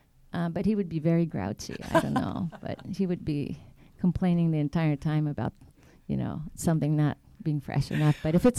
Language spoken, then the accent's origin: English; Mexico; I grew up in Mexico